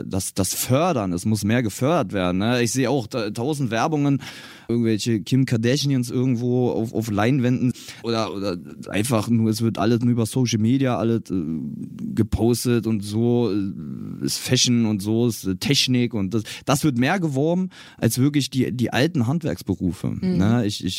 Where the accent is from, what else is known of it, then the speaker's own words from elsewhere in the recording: Berlin, Germany; Berlin ist meine Heimat. Ich bin aufgewachsen in Berlin-Reinickendorf, Wedding, Pankow.